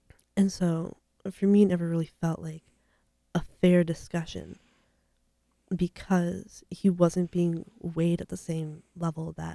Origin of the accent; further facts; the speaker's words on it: Elgin, Illinois, United States; born there; For me, my parents were born in India. My older sister was born in India, but I was born in Elgin, Illinois.